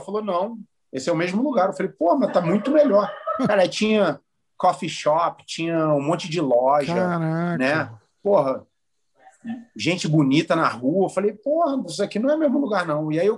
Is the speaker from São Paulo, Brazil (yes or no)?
no; Rio de Janeiro, Brazil; Eu sou carioca, porra, eu fui criado no Rio de Janeiro.